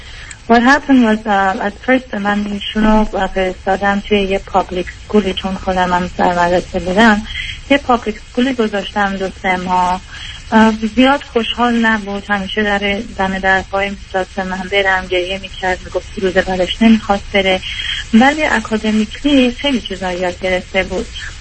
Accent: Iran; ارامنه من که در ایران بزرگ شدم

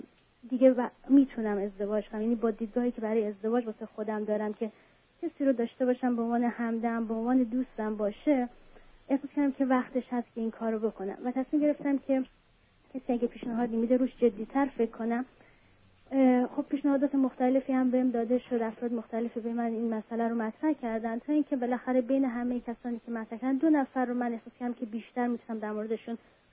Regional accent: Iran; moved away as an adult; من 32 سالم هست و 4 سال هست که از ایران اومدم بیرون.

